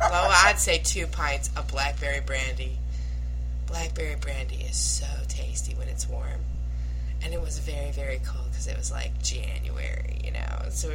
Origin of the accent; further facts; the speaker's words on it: Michigan, United States; Yeah, but you grew up in Texas, and I grew up in Michigan